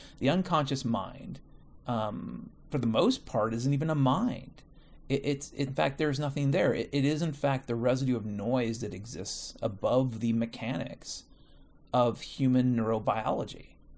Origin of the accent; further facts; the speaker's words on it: Washington, United States; I am currently living in Seattle, and the Seattle of my youth, I grew up in Washington State, so the Washington State slash Western Washington of my youth was very, very different than the Washington State of today.